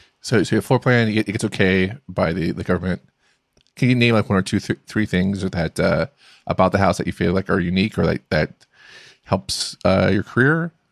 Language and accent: English; Florida, United States; I'm from Florida, so this is kind of like a weird thing.